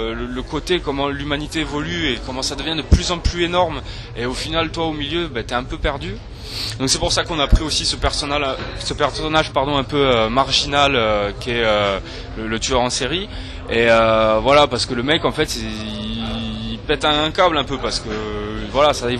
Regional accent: Toulouse, Occitanie, France; c'est la release party qu'on a fait chez nous à Toulouse.

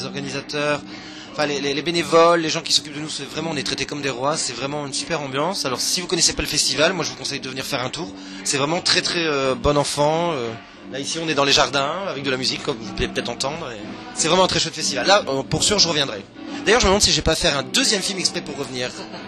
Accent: France; now in Brussels, Belgium; Donc, je suis français, j'habite à Bruxelles.

